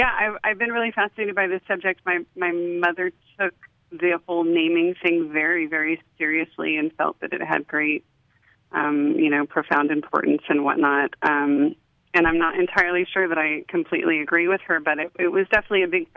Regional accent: California, United States; I was raised in Northern California hippie culture, and went to these small town schools

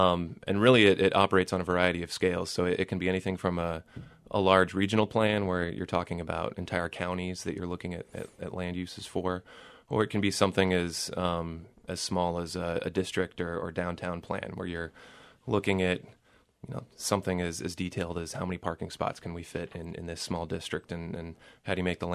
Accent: Indiana, United States; And I went to school at Ball State, which I'm from Indiana originally

